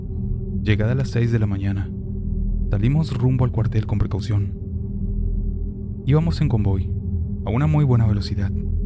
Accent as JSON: {"language": "Spanish", "town": "Guadalajara", "region": "Jalisco", "country": "Mexico", "tie": "born or raised there", "said": "Soy oriundo de Guadalajara, Jalisco."}